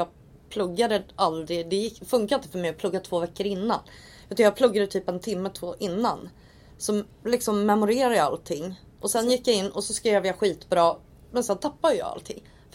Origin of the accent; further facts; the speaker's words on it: Tyresö, Stockholm County, Sweden; Jag är uppväxt i Tyresö. Jag har alltid bott i Tyresö. Började skolan i Fårdala. Och jag är 37 år, eller fyller 37, så att jag är född 78.